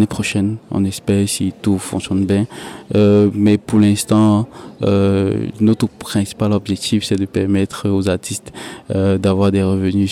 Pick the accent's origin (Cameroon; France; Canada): Cameroon; Malheureusement, chez nous au Cameroun, on est encore un peu derrière.